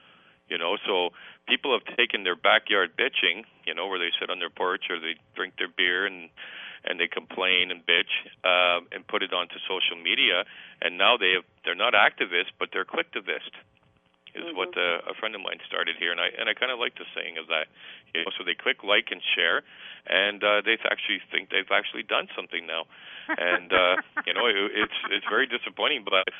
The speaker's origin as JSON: {"language": "English", "town": "Montreal", "region": "Quebec", "country": "Canada", "tie": "born or raised there", "said": "I'm born and raised in Montreal and grew up in the concrete jungle"}